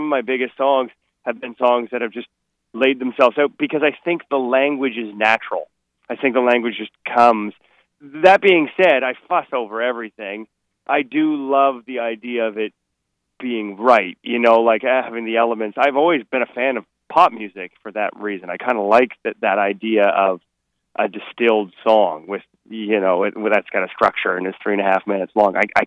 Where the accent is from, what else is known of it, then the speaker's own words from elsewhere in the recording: Fredericton, New Brunswick, Canada; I grew up in Fredericton. I'm the youngest of four boys, and our whole family used to travel down to Biddeford Pool in the summer for a couple weeks.